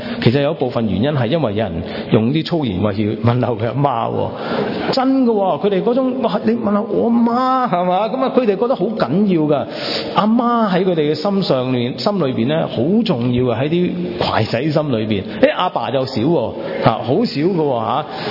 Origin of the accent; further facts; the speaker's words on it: China; 那我們中國人很謙虛的